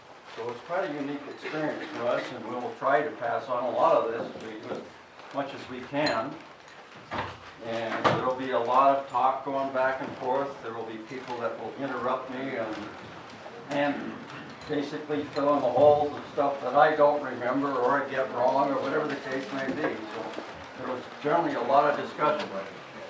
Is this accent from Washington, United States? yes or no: yes; Seattle, Washington, United States; born there; I was not actually born here, but I was born in 1938 in Seattle, and then my mother brought me back up here when I was about 2 months old.